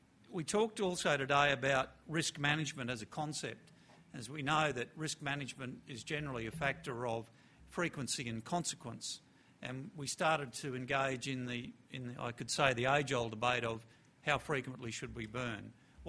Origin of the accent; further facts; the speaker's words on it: Queensland, Australia; As you've heard, I'm from Queensland